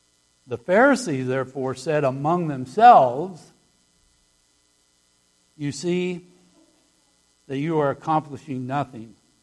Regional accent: Elston, United States; We grew up in Elston, just west of here.

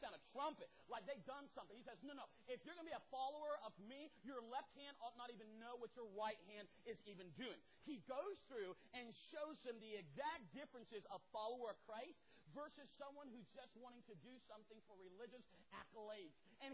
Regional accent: the South, United States; Now, I am from the South, obviously, so therefore, I love sweet tea.

